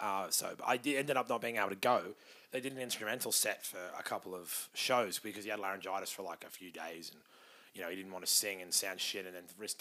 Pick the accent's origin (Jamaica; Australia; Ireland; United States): Australia; So it's just a weird time for me musically as an Australian music fan